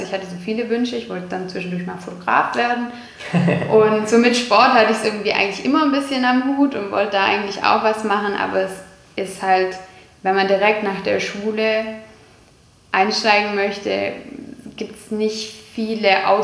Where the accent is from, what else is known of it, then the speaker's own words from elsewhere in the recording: Herrenberg, Baden-Württemberg, Germany; ich bin in Herrenberg geboren, also wie wahrscheinlich gefühlt jeder hier, der hier aufgewachsen ist, ist irgendwie auch in Herrenberg im Krankenhaus. So, die hat das Licht der Welt erblickt. Ich bin dann, wir haben 4 Jahre noch in Jetting gewohnt.